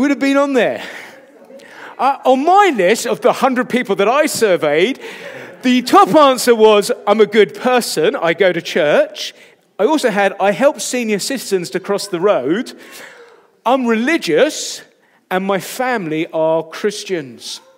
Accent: Rochford, East of England, United Kingdom; born there; It says where I was born in Rochford many years ago now.

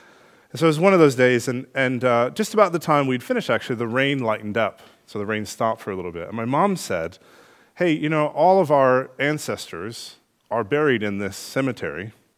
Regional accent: United States; I just wanted you to know I'm American.

